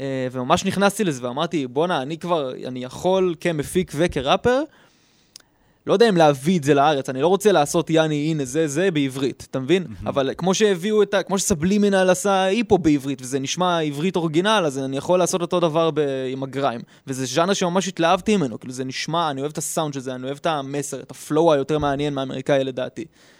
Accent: Central District, Israel; גדלתי בקיבוץ על ראפ מגיל אפס

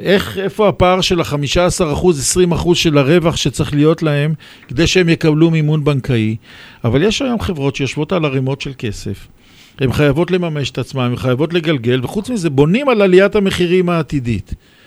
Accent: Jerusalem, Jerusalem District, Israel; אני ירושלמי למי שלא יודע

